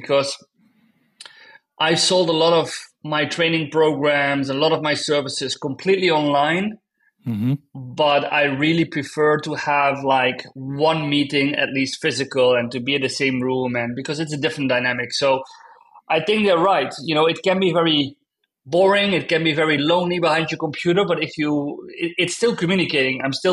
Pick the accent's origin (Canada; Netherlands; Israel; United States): Netherlands; Maastricht, Limburg; I was born in Maastricht, by the way